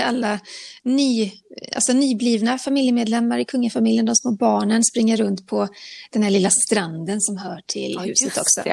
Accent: Borås, Västra Götaland County, Sweden; jag är född liksom runt, eller jag är inte född i Borås, men jag är uppvuxen delvis i Borås. Då var det nära till västkusten.

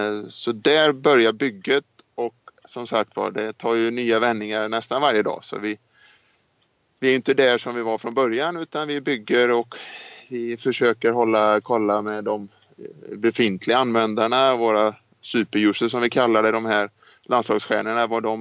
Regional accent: Skövde, Västra Götaland County, Sweden; also born or lived in Mallorca; Just nu så bor vi i Skövde. Mm. Så vi flyttade hem i somras. Vi bodde 2 år på Mallorca. Och nu är vi hemma i Skövde här.

